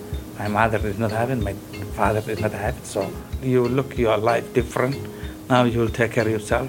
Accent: Somalia; English is a second language; now in United States; I'm a pre-diabetic. I'm originally from Somalia. I'm married, and I have three beautiful children.

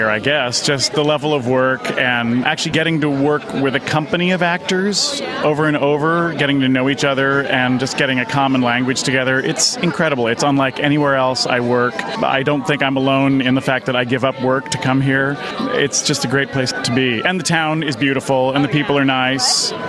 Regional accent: California, United States; now in New York City, United States; I'm from originally California, and I live in New York City.

